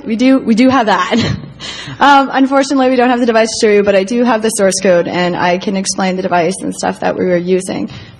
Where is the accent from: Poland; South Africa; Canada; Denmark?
Canada; I'm Canadian. I have to apologize for being Canadian.